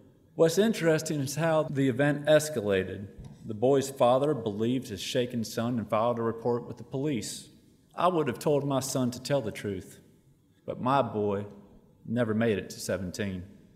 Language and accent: English; Bishopville, South Carolina, United States; I'm from Lee County, South Carolina, Bishopville, home of the Lizard Man.